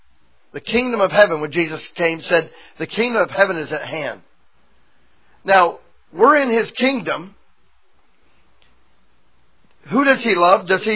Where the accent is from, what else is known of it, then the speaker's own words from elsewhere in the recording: United States; I'm an American. I don't like that word.